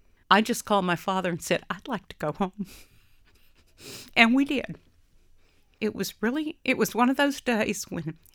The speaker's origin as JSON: {"language": "English", "region": "Texas", "country": "United States", "tie": "born or raised there", "said": "I was almost ashamed to say that I grew up in Texas."}